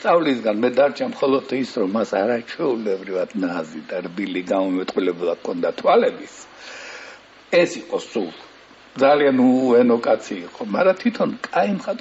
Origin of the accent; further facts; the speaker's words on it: Guria, Georgia; მაგალითად ისედაც გურული ვარ მე საკმარისი პოეტი